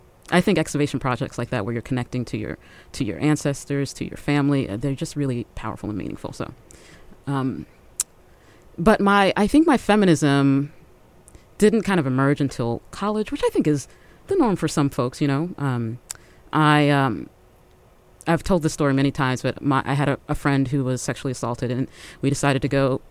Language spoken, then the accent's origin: English; Columbus, Ohio, United States; Yeah, I grew up in Columbus, Ohio.